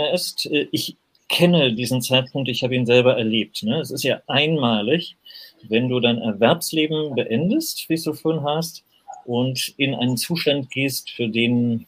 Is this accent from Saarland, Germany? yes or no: yes; Saarland, Germany; born there; Ich bin im Saarland geboren, da gibt es eine Menge Grenzen gleich nebenan, Kilometer weiter links, und ich wäre gleich Franzose geworden.